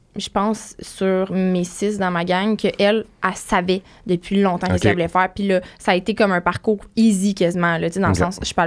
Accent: Saint-Jérôme, Quebec, Canada; Moi, en fait, je suis une fille de Saint-Jérôme. Je viens de Saint-Jérôme.

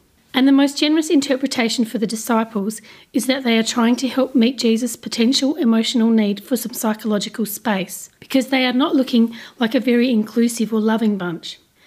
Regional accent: Australia; also born or lived in Adelaide, Australia; now in Canberra, Australia; I grew up on Narkat land, lived for over a decade on Kaurna land, and now call Ngunnawal country my home.

